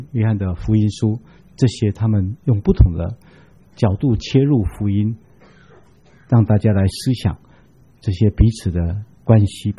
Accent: Taiwan; 我们台湾人都说啊

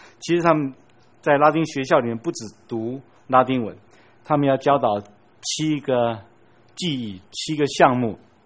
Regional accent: Taiwan; 可能我们台湾也是这样

